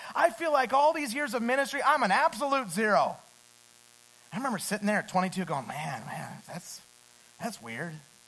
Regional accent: Idaho, United States; And I grew up in Idaho.

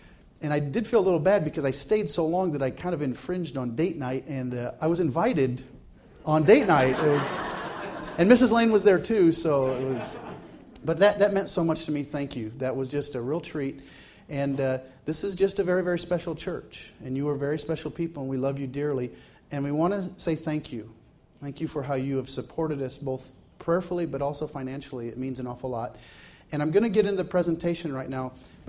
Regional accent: United States; moved away as an adult; now in France; we appreciate everything that God gave to my wife and I growing up in America. But all three of our children were born in France, and it really is their home, and we've adopted it too.

